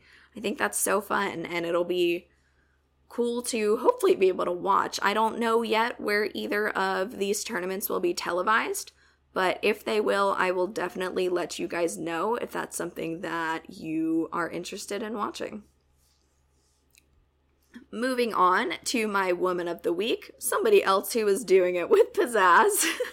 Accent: United States; I was cheering for the U.S. as I am an American.

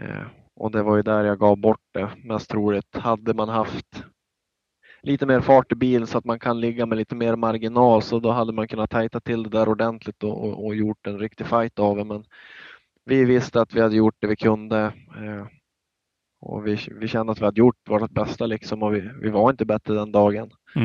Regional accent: Norrland, Sweden; vi är båda från Norrland och båda kör stenhårt

